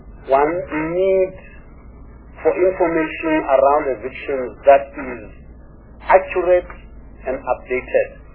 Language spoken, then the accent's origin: English; Free State, South Africa; I come from the Free State, I know, can take you there.